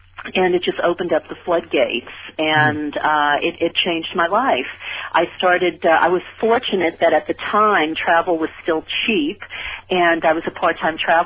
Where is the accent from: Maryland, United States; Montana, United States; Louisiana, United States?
Louisiana, United States; New Orleans; Because, you see, I grew up in New Orleans, you know, Mardi Gras town. But that's the Bible Belt.